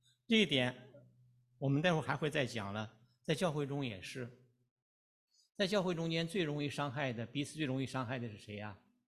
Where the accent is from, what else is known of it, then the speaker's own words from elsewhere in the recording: Shaanxi, China; 我们陕西话呢，很有意思啊